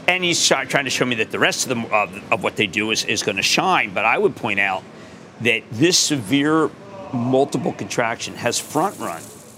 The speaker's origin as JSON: {"language": "English", "town": "Philadelphia", "region": "Pennsylvania", "country": "United States", "said": "I'm from Philly."}